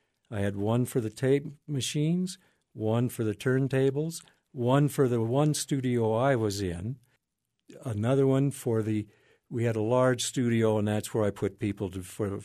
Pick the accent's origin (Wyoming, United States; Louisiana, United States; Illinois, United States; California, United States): Wyoming, United States; growing up in Wyoming, we didn't have television until later on.